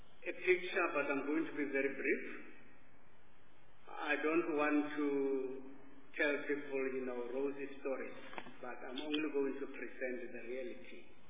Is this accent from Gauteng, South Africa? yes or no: no; Limpopo, South Africa; I'm from Limpopo Province.